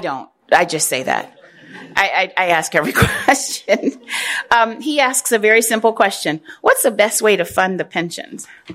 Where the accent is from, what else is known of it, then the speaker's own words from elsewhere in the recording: Springfield, Illinois, United States; And I know, because I grew up in Springfield.